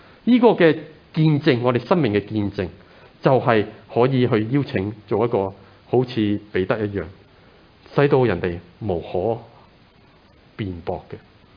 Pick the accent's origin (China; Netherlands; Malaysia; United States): China; 看到这个的我哋中國人啊，乜嘢都係神啊